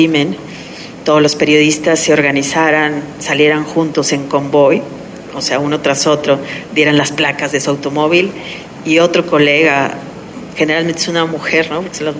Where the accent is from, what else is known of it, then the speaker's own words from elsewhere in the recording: Mexico; Somos los mexicanos los que todo mundo así de nos consideran casi como, wow